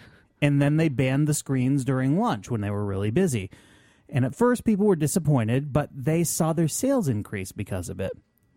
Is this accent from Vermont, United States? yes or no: yes; Vermont, United States; Bakery and cafe in Burlington, Vermont, my home state, has something different about it.